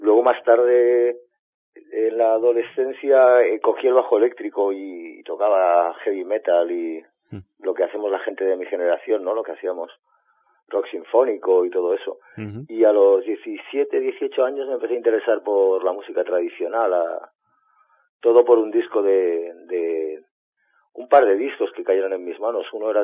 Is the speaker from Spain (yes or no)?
yes; Catalonia, Spain; yo soy catalán, sí que es verdad que trabajo con valencianos, y sí que es verdad que mi abuelo era valenciano de Castellón.